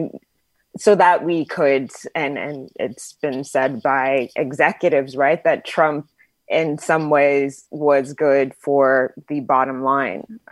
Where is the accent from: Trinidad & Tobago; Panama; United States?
United States; Texas; I grew up in Texas, actually, and I remember listening to conservative talk radio.